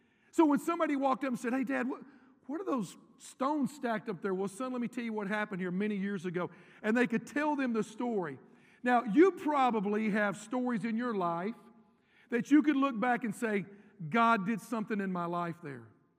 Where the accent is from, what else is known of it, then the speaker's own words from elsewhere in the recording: Nashville, Tennessee, United States; born there; I was born in Nashville, Tennessee, January 23rd, and my mom said, it was a blizzard that day.